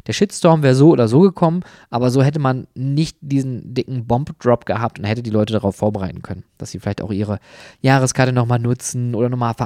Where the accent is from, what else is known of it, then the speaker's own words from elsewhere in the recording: Essen, North Rhine-Westphalia, Germany; Das ist die ehemalige Bundesgartenschau hier in meiner Heimatstadt Essen.